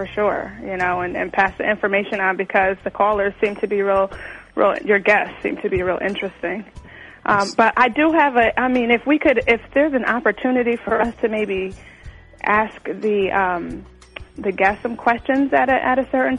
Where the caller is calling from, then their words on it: Connecticut, United States; I'm calling from Connecticut.